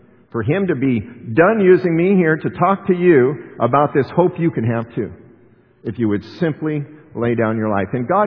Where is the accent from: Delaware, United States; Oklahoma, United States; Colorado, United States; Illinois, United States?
Colorado, United States; Littleton; I was raised in Littleton, Colorado, which had the Columbine shooting